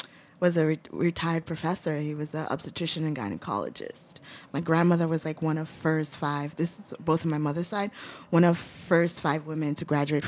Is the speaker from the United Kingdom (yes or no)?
no; Nigeria; you're not raised as a Nigerian child, especially middle class, like I was, to be a farmer.